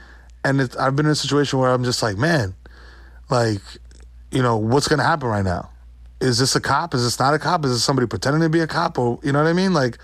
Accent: New York City, New York, United States; like I said, growing up in New York City, you see it so much.

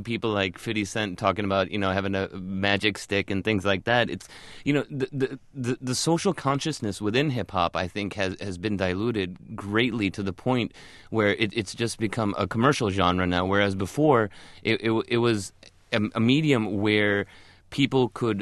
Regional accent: Chicago, Illinois, United States; I'm from Chicago, and I'm talking from Chicago.

